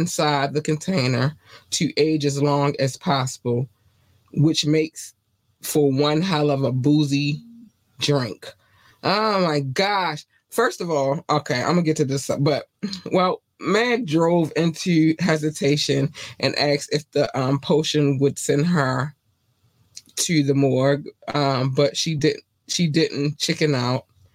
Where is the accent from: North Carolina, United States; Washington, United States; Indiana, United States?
North Carolina, United States; moved away; because we come from North Carolina and we migrated here